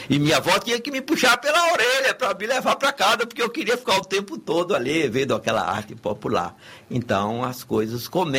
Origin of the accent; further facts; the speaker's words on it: Santa Bárbara, Bahia, Brazil; porque eu sou baiano de Santa Bárbara, que é ali Portal do Sertão, entre Serrinha e Feira de Santana